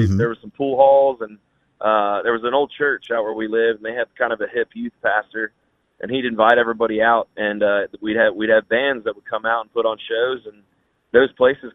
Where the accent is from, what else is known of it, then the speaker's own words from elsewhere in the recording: Midwest, United States; You know, growing up in the Midwest, it's kind of it's a melting pot